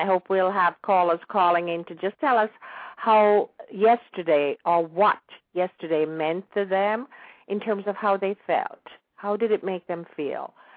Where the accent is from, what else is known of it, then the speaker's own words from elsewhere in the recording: Jamaica; now in United States; Because things are so different now than when we grew up in Jamaica, when we did not have television and we didn't have the medium of communication like you do now.